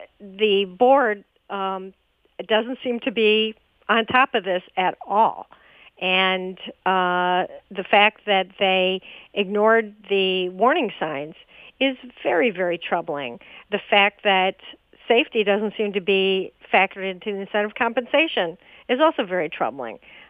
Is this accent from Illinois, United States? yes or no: yes; Chicago, Illinois, United States; I grew up in Chicago under the original Mayor Daley, the first Mayor Daley